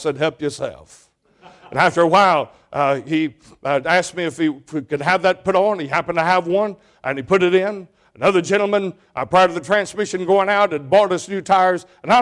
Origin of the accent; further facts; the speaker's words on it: the South, United States; I'm from the South. I'll preach at the drop of the hat and drop the hat to preach.